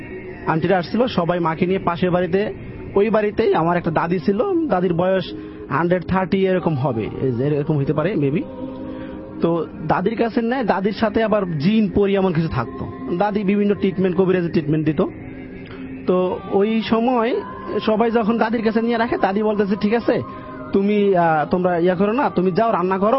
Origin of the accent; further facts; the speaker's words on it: Bhola, Barisal Division, Bangladesh; আমার বাড়ি ভোলা, ভোলা গোসাইহাট বাজারে।